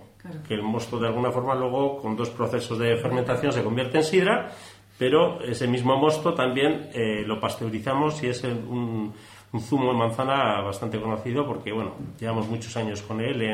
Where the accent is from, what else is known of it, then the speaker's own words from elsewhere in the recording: Vitoria-Gasteiz, Basque Country, Spain; moved away as an adult; now in Bayonne, France; Somos naturales de Gasteiz. Pero bueno, vimos la oportunidad de irnos a vivir a Gran Bayona y a montar la sidrería.